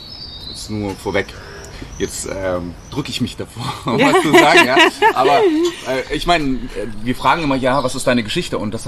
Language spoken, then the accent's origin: German; Munich, Bavaria, Germany; ich bin in München groß geworden, habe sehr viel Zeit verbracht in München, bin immer wieder auch mal nach Indien geflogen, habe dort Zeit verbracht, aber nicht besonders viel. Und es gab auch einen Zeitabschnitt zwischen 8 und 20, in dem ich gar nicht in Indien war.